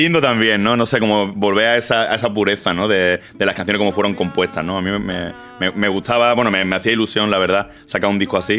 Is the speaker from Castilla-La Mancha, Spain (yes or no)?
no; Málaga, Andalusia, Spain; Yo soy malagueño.